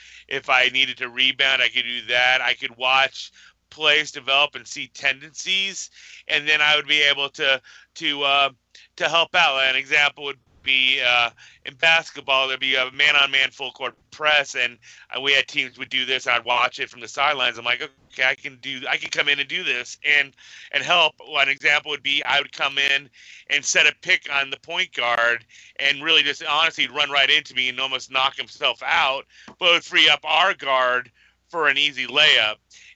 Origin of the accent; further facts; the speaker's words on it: St. Louis, Missouri, United States; also born or lived in New York / Chicago; I was born in New York, and I didn't watch WWF then because I was way too. I was there for like a year maybe. Moved to Chicago. Still don't have any memories of becoming a fan. My first memories were in St. Louis.